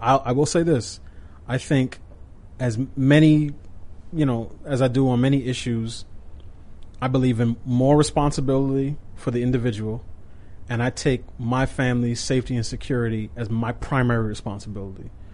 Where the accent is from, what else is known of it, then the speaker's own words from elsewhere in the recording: New York, United States; I grew up in New York. I had a very, very different relationship with guns